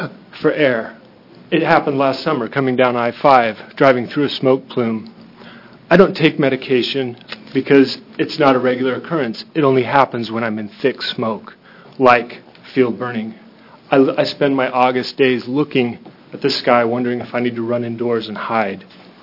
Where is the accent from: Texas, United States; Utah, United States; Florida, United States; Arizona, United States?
Utah, United States; now in Oregon, United States; As a child growing up in Utah, in the wintertime before they cleaned up their problem with wood burning from fireplaces